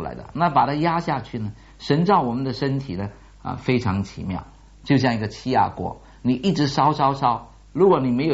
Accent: China; 感觉这件事情对我们中国人来说是一个很不容易掌握，也更不容易去表达的啊一件事情

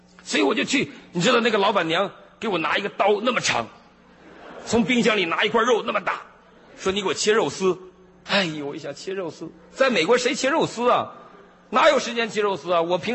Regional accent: China; now in United States; 你是中国人呢，你干嘛对我这样？我也是中国人呢

